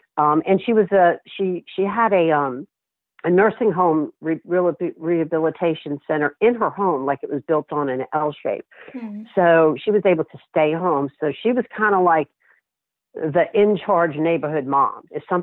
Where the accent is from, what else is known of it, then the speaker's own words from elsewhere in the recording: St. Petersburg, Florida, United States; I had been in St. Pete, my hometown